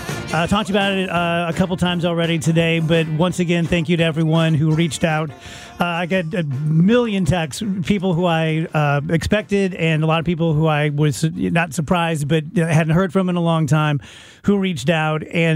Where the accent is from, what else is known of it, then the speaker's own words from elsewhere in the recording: South Roxana, Illinois, United States; Growing up in South Roxana, I was pretty sure I wasn't going to get hit by a rogue wave.